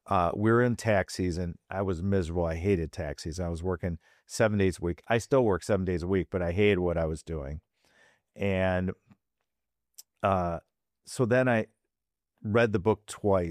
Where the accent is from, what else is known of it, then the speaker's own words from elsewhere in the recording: Chicago, Illinois, United States; growing up in Chicago, all the biggest icons in commercial real estate were from Chicago.